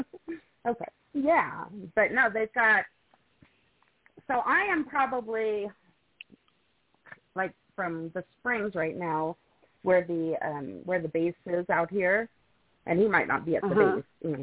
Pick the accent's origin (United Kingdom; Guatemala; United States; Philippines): United States; Colorado; And so I guess I'm more of a mountain girl since I'm from Colorado.